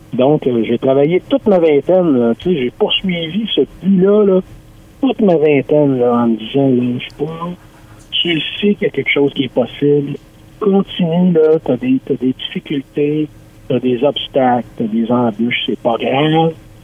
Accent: Montreal, Quebec, Canada; Et la famille de mon père est déménagée à Montréal au début des années 60. Et moi, je suis né à Montréal en 1971. J'ai été élevé là-bas

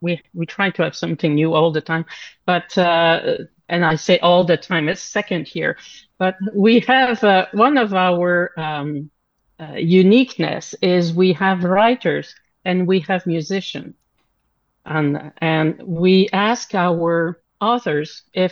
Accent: Quebec, Canada; So they're not somebody from Beaumont, and we're not somebody from Shefford Waterloo. We are from this square that is midway between Montreal

